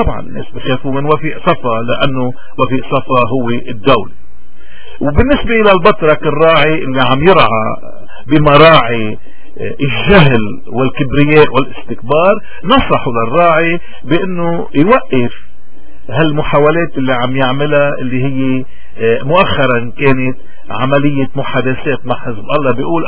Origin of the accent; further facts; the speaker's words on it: Lebanon; هلا اللي بهمنا كلبنانيين نحن وخصوصا سياديين